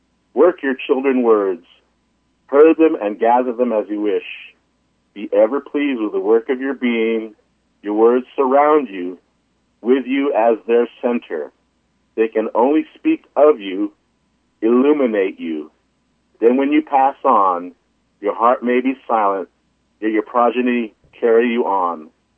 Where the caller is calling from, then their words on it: Albuquerque, New Mexico, United States; Yeah, well, I'm calling from Albuquerque.